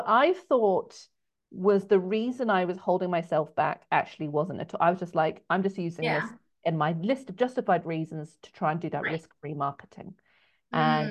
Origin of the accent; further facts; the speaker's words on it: England, United Kingdom; accent: English; I really thought, oh, my English accent might be kind of cute and they might like it